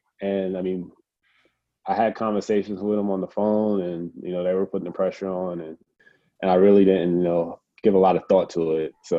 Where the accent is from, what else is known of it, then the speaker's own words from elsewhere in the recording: Delaware, United States; also born or lived in Pennsylvania; Yeah, I grew up in Delaware. I moved to Delaware when I was in middle school. So we lived right across the border in Pennsylvania before that.